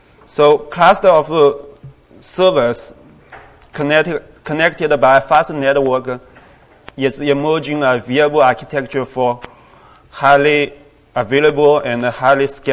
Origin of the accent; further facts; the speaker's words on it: China; I'm from China.